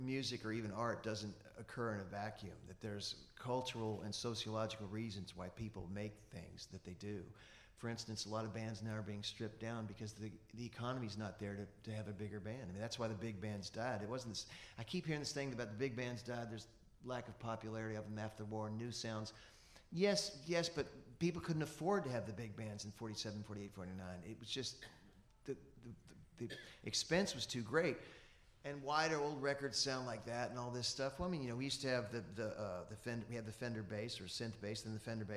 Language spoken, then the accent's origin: English; Kentucky, United States; So I'm going to tell him I'm from Kentucky.